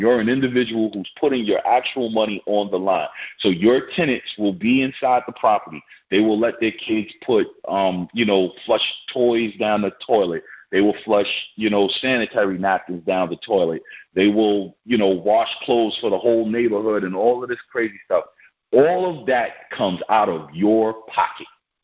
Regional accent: New York, United States; So I'm from New York.

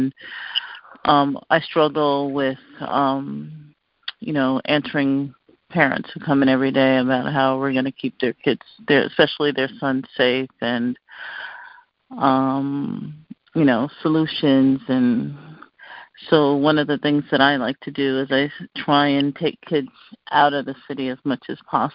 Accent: New York City, New York, United States; I'm from Harlem, New York.

